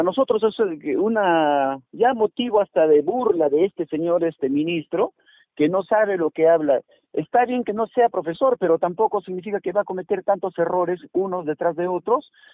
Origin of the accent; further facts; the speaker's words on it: Peru; como ciudadanos peruanos debemos rechazar que el Perú sea un laboratorio